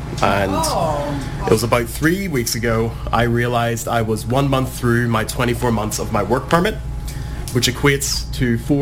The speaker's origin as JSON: {"language": "English", "country": "Ireland", "moved": "yes", "said": "I moved to Kingston from Ireland 7 weeks ago"}